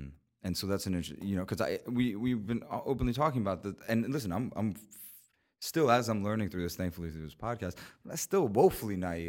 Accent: Tampa, Florida, United States; because growing up in Tampa I just felt like an outsider

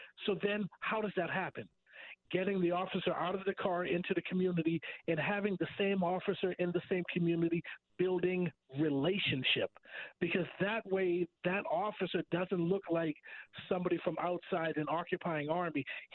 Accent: Boston, Massachusetts, United States; And even growing up in Boston, that wasn't the case.

